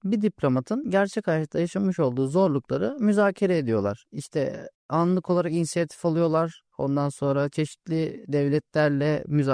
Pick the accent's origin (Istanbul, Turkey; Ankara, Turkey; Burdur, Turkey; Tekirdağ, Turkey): Tekirdağ, Turkey; Asistan Tekirdağlıyım.